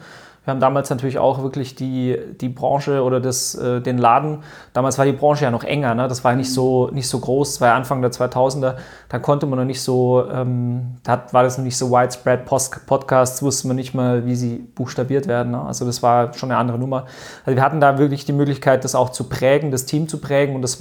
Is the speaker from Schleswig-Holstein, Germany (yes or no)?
no; Stuttgart, Baden-Württemberg, Germany; now in Munich, Germany; ich komme aus Stuttgart